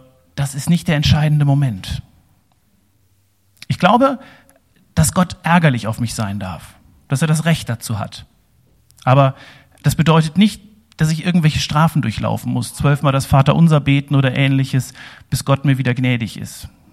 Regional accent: Mönchengladbach, North Rhine-Westphalia, Germany; also born or lived in Bavaria; Ich komme aus Mönchengladbach, großes katholisches Umfeld, war viele Jahre in Bayern

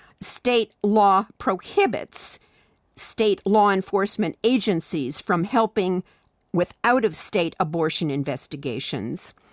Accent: California, United States; I should say our state constitution, since I'm a Californian

